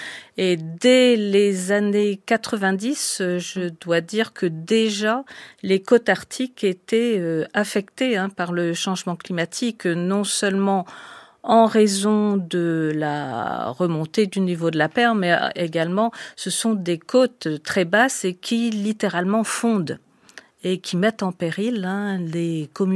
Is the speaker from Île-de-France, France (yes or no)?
no; Brittany, France; born there; also born or lived in Canada; je suis née en Bretagne, au bord de la mer. Donc, dès ma plus tendre enfance, en fait, j'ai baigné dans l'Atlantique.